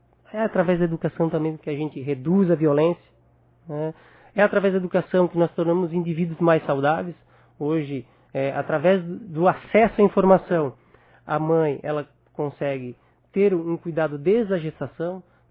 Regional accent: Santa Catarina, Brazil; como catarinense, nós somos catarinense, que o estado de Santa Catarina ele está em segundo nesse ranking

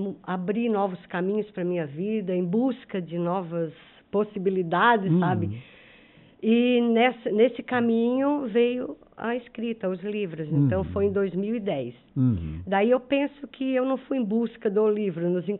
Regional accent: Estação Cocal, Santa Catarina, Brazil; also born or lived in Urussanga; É, a minha família é de Estação Cocal, então eu vivi uma boa parte da minha vida em Estação Cocal. Nasci aqui e depois fomos morar lá, né? Então eu sou de Estação Cocal, depois eu casei e vim morar para cá.

